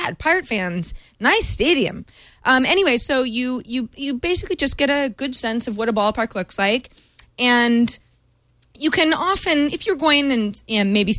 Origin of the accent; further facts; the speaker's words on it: California, United States; Obviously, I'm a Niner and a Giants fan because I'm born and raised in the Bay Area